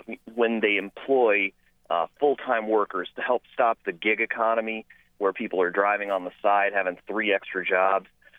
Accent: Battle Creek, Michigan, United States; I grew up in Battle Creek. I currently live in Barry County.

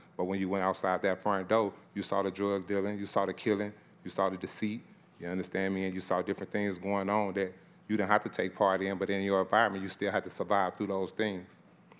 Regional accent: Arkansas, United States; As far as me, I'm from Arkansas. My dad got killed when I was 2.

